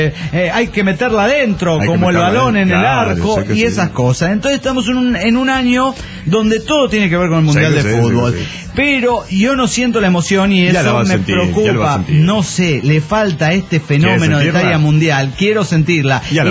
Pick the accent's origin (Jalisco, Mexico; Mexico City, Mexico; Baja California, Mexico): Jalisco, Mexico; Guadalajara; Soy genéticamente incompresible de Guadalajara.